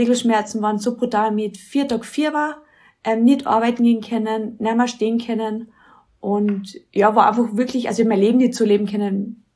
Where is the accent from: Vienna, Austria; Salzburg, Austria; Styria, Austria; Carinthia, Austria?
Carinthia, Austria; now in Villach, Austria; ich bin aus Kärnten, also so wie die Betty auch, aber halt von ganz oben, aus dem Mölltal, wohne jetzt mittlerweile wieder in Villach, weil es halt die schönste Stadt in Kärnten ist